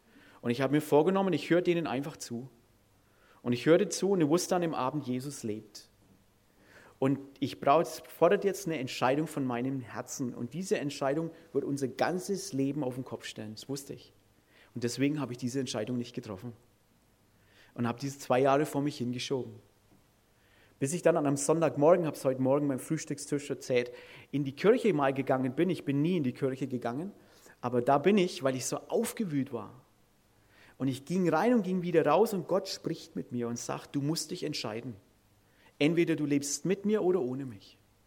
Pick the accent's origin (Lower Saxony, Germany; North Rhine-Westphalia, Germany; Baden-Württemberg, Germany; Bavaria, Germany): Bavaria, Germany; ich komme aus Franken, so ist das.